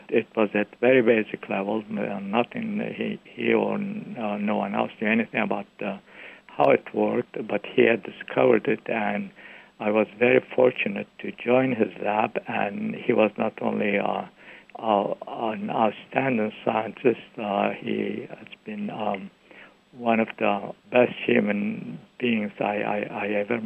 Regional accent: Turkey; now in United States; both from my colleagues and friends here in the United States, as well as from my home country in Turkey.

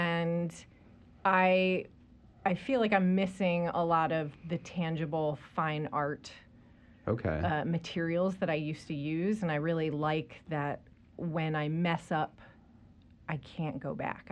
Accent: United States; I grew up just outside of New York City, so I would sneak into the city.

